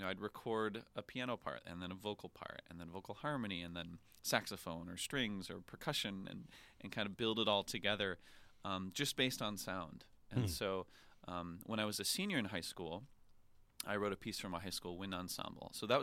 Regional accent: Rockford, Illinois, United States; Yeah, born and raised in Rockford, two very musical parents, very musical family, lots of singing around the house.

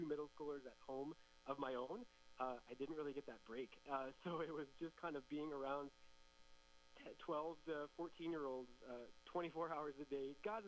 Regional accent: Bolingbrook, Illinois, United States; I was born and raised in Bolingbrook, Illinois, which is actually where I currently reside right now as well.

